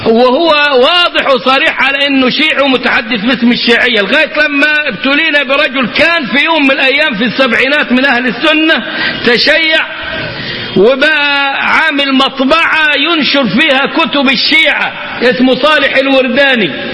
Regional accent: Cairo, Cairo Governorate, Egypt; المصري اللي كان بيتباع عندنا في القاهرة 6 أكتوبر أو القاهرة الجديدة

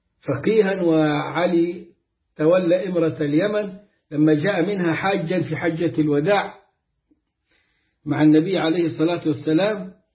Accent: Upper Egypt, Egypt; وأنا صعيدي

